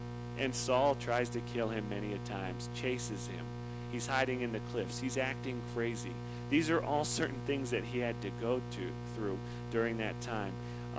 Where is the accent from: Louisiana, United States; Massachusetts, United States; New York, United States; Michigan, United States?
Michigan, United States; I'm from Michigan originally, and we had tornadoes.